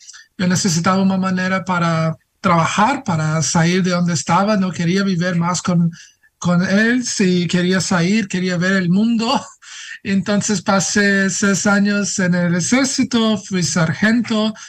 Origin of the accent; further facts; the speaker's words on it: Brazil; Spanish is a second language; Yo soy latino, soy brasileño. Yo sé que muchas personas parecen que soy como Middle Eastern.